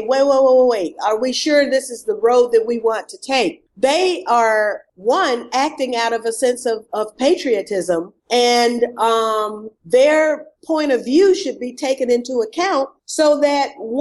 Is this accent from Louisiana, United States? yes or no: no; Georgia, United States; to get my home state of Georgia, exempted from the provisions